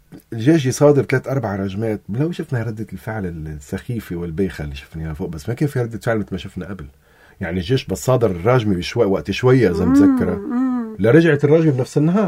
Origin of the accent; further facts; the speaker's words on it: Lebanon; انا مواطن لبناني هون